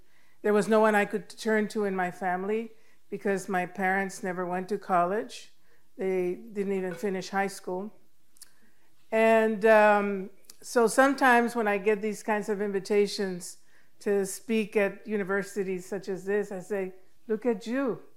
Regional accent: Laredo, Texas, United States; born there; I live in Texas. I was born in Laredo, Texas. You may know it. It's somewhere close to the Gulf of Mexico and the Rio Grande.

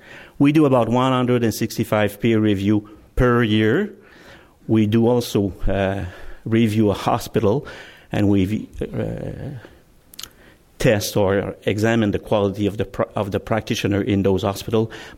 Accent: Quebec, Canada; As David said, I'm coming from Quebec, and the presentation will be in French.

